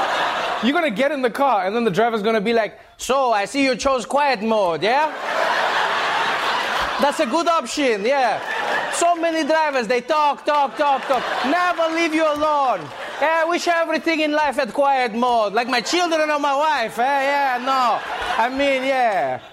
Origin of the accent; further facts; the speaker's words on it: South Africa; some news coming out of my home country, South Africa.